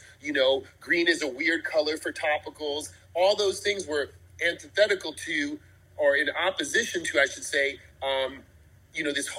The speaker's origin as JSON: {"language": "English", "region": "New York", "country": "United States", "said": "I'm originally from New York"}